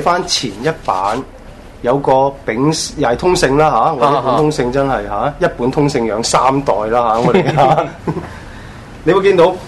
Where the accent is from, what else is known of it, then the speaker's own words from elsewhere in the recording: China; 其實我哋中國人由古至今